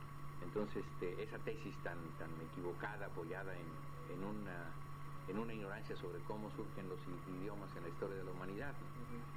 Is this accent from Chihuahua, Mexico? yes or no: yes; Chihuahua, Mexico; Aunque soy de Chihuahua, pues yo no había estudiado la frontera nunca.